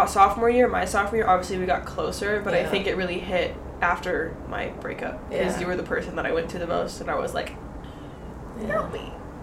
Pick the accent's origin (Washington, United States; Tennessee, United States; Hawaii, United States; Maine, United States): Washington, United States; This is not normal for me because I'm from Washington. So, like, it's usually rainy.